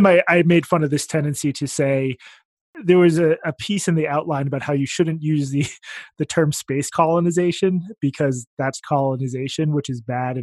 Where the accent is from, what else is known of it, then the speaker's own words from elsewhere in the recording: Massachusetts, United States; I'm from outside Boston. Yeah. Go Patriots. I know people want to hear that. So I grew up in the suburbs outside Boston.